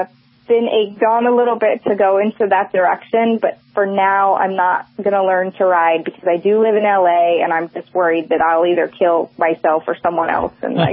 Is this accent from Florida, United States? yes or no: no; California, United States; So I grew up in Silicon Valley in Northern California, and I was always around computers and technology.